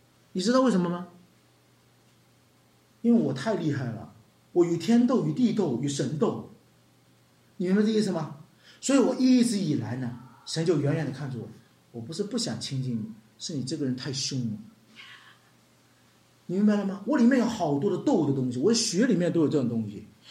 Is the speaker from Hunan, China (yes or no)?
yes; Hunan, China; 因为我是湖南人，我有很大的辣椒味